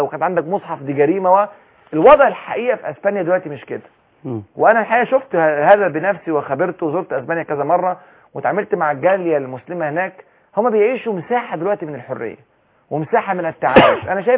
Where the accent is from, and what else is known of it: Egypt